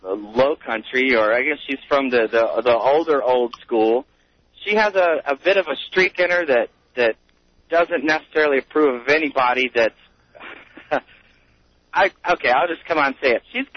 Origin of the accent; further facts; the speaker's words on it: North Carolina, United States; I hail from North Carolina, so I'm a little bit familiar with Edwards, but I'm not necessarily a fan of anybody.